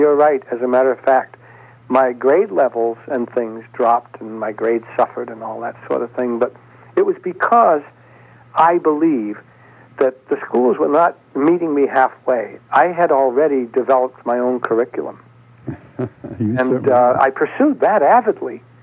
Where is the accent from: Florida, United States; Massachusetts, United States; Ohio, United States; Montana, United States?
Massachusetts, United States; Boston; But because I am from Boston, that made me eligible to go to Boston Latin School